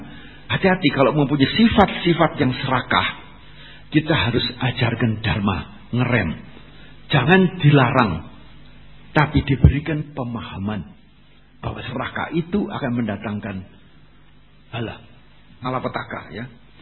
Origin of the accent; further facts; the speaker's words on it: Singosari, East Java, Indonesia; dari daerah saya di Singosari, Malang.